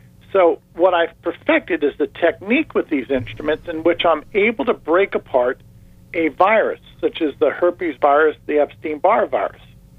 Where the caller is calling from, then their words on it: Bradenton, Florida, United States; I'm calling in from Bradenton, Florida.